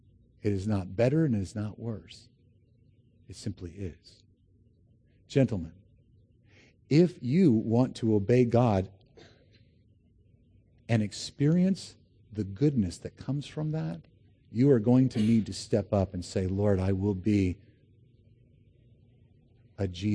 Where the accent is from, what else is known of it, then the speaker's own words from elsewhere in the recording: United States; I'm an American. I don't know where my blind spots are.